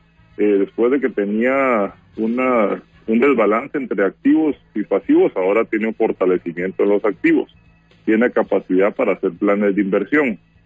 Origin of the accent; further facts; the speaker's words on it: Guatemala; ese beneficio viene en parte por eficiencia de activos que tenemos como guatemaltecos